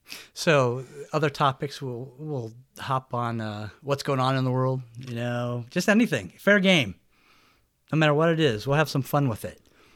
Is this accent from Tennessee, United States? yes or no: no; Colorado, United States; I grew up in Colorado, so I know what skiing is really like.